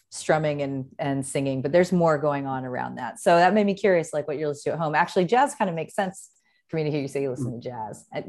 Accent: San Diego, California, United States; now in Los Angeles, United States; Oh, just before the holiday, I'm again from San Diego and I was going home for, you know, that day.

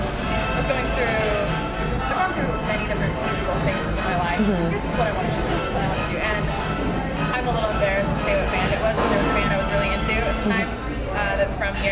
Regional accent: Idaho, United States; I was there for 6 years. I'm from Idaho originally.

